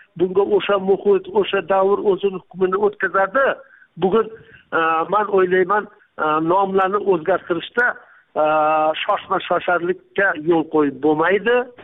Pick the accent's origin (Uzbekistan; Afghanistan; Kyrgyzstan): Uzbekistan; Jizzakh, Jizzakh Region; moved away; Mirzacho'l 49-yinchi yilda biz ko'chib kelganmiz Jizzaxdan, tog'lar orasidan, go'zal vodiydan to'qaylarni ichiga Mirzacho'l degan joyga ko'chib kelganmiz.